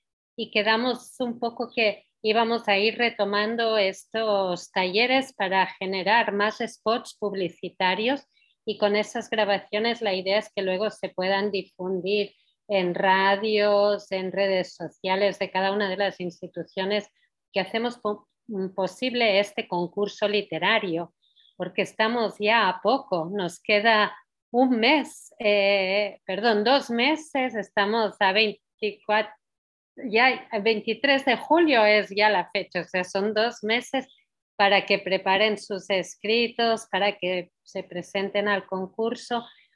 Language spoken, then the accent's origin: Spanish; Barcelona, Catalonia, Spain; now in Ecuador